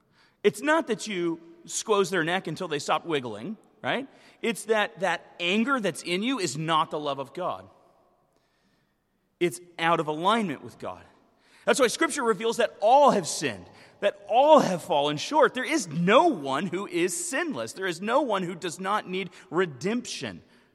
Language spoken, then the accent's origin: English; Northeast, United States; I don't have to tell anyone I'm from the Northeast.